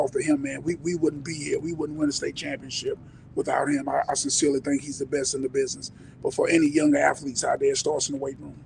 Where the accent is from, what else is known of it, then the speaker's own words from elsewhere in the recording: Sumter, South Carolina, United States; I'm from Sumter, played at Sumter High School, played for Tom Lewis at Sumter.